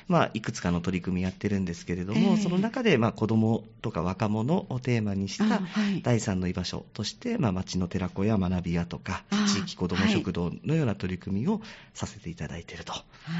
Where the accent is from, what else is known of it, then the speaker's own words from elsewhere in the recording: Chiba, Japan; で自分出身は千葉県なんです。